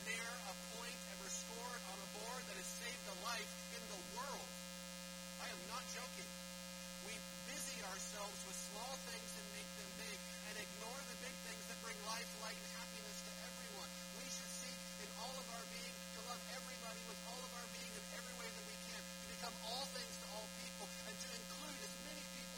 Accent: Alabama, United States; I mean, I grew up in Alabama. I don't know if you've ever heard of the Iron Bowl between Alabama and Auburn

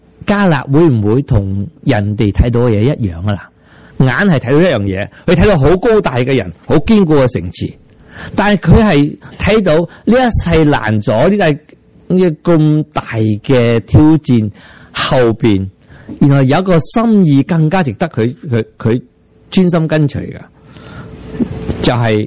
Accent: United States; 我哋系美国人，不过点都系入照下镜。

